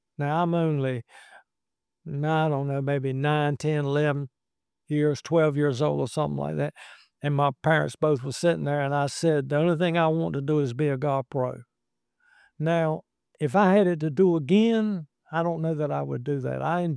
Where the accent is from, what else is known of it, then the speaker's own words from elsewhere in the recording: Washington, North Carolina, United States; We're both from Little Washington.